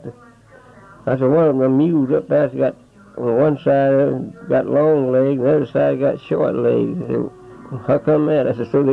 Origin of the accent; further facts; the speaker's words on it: Fort Gaines, Georgia, United States; I said, I'm from Fort Gaines, Georgia.